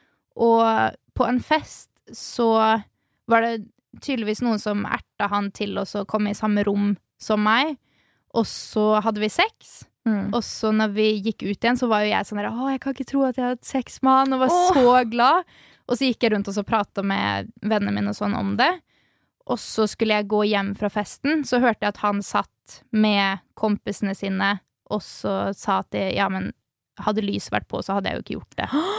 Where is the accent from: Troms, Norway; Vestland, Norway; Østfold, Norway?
Østfold, Norway; Halden; når jeg er i hjembyen min i Halden